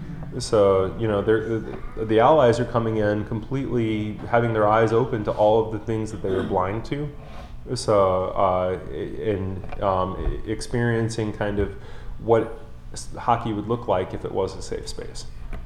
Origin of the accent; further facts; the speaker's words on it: Gary, Indiana, United States; I growing up in Gary, with very limited resources or exposure to a thriving gay community, did not have a matured way of understanding how I fit into that world.